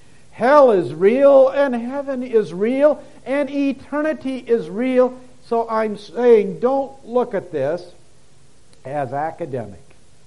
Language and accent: English; Iowa, United States; Up our way, I come from Iowa, and our lakes are shallow, and our lakes have minnows if they're not killed by the fertilizer.